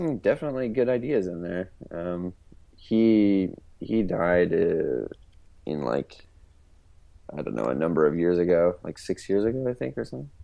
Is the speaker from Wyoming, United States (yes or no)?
yes; Wyoming, United States; now in Los Angeles, United States; No, I was born and raised in Wyoming.